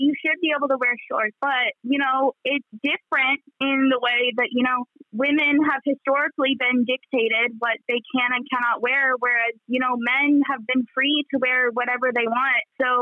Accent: United States; I grew up in America and we had a whole list of things we couldn't wear in school

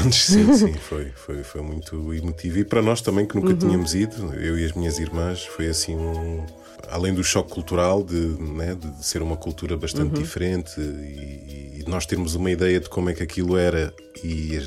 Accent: Lisbon, Portugal; born there; eu nasci em Lisboa, mas sou filho de pais moçambicanos.

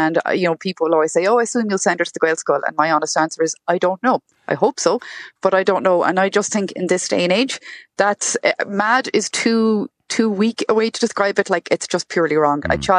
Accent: Ireland; first language Irish; English is a second language; Now, obviously, Gaeilge is my first language. I remember learning English, which I know is quite unusual in this country. It's usually the other way around.

